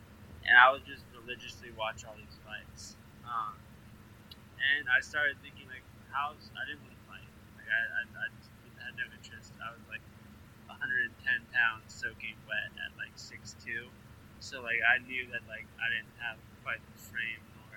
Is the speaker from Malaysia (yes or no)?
yes; Malaysia; growing up in Malaysia. Food's such a big part of the culture there